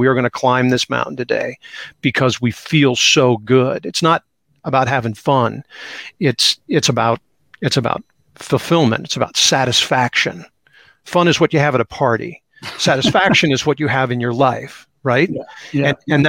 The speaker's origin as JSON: {"language": "English", "town": "Seattle", "region": "Washington", "country": "United States", "tie": "born or raised there", "said": "when I was a teenager, growing up in Seattle, doing a lot of hiking and climbing as a Boy Scout"}